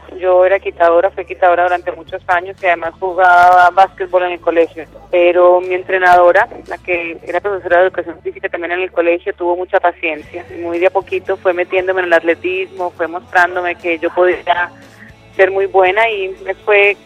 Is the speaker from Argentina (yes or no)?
no; Colombia; now in Chile; Y yo voy a Colombia por lo menos 2 veces al año, por lo general. Mi familia vive allá, mi mamá, mis hermanas, mis tíos, así que pues yo soy colombiana de todo corazón.